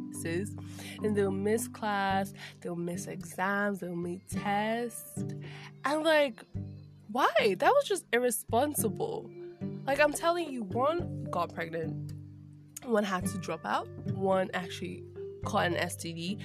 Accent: Lagos, Nigeria; now in Abuja, Nigeria; So I grew up in Lagos. I went to nursery, primary and secondary school in Lagos, and I was like, okay, I am looking for a fun new opportunity, so why don't I just go to the capital city of Nigeria, which is Abuja.

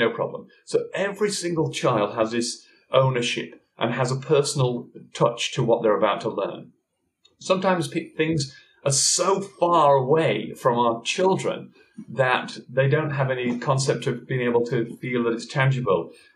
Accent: North Carolina, United States; My father was an ex. I'm from North Carolina.

